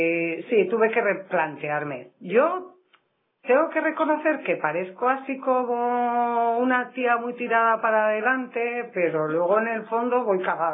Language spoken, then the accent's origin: Spanish; Rentería, Basque Country, Spain; se abrió lo que ahora se llama la escuela feminista en mi pueblo, en Rentería.